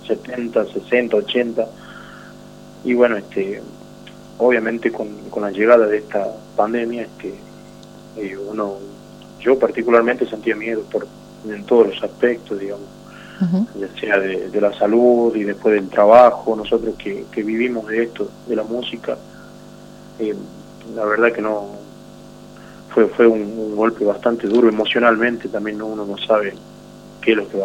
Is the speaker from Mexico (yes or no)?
no; Orán, Salta, Argentina; de familia formoseña, paraguaya, chaqueña. Yo nací, me crié acá en Orán.